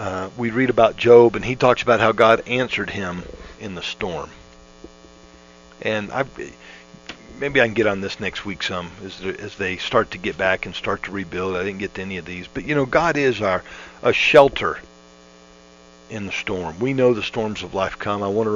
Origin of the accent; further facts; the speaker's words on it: Florida, United States; And I'm from Central Florida, and we've evacuated for hurricanes.